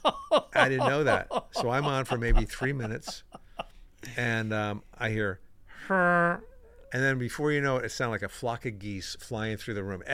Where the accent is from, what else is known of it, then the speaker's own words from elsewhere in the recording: Bridgeport, Connecticut, United States; I was in a working in Bridgeport, my hometown.